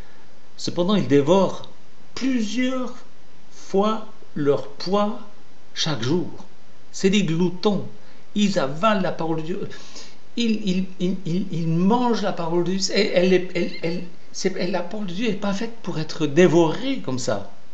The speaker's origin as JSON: {"language": "French", "town": "Chexbres", "region": "Vaud", "country": "Switzerland", "tie": "born or raised there", "said": "Quand j'étais enfant, je vivais à Chèbre, dans mon village, paysan vigneron"}